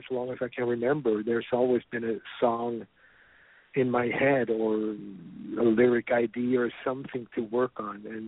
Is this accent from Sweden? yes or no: yes; Sweden; English is a second language; like you said, I'm from Sweden.